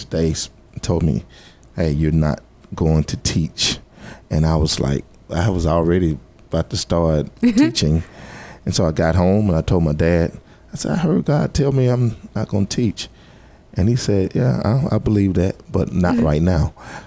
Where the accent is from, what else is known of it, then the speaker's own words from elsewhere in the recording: Clarksdale, Mississippi, United States; also born or lived in Moorhead; So born and raised here, my dad pastored in a small town called Moorhead. And so I grew up in Clarksdale and Moorhead.